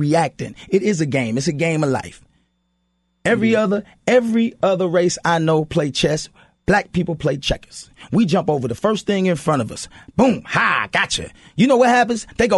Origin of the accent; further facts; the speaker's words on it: St. Louis, Missouri, United States; Bro, I am not a celebrity. I am from St. Louis. I'm home.